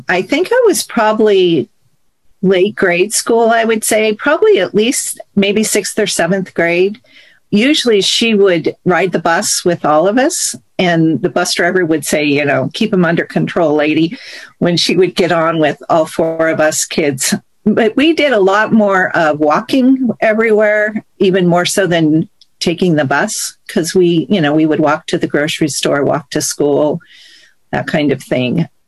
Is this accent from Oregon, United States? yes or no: yes; Portland, Oregon, United States; And I grew up in Northwest Portland before it was known as the Pearl. It was a pretty residential area where we grew up.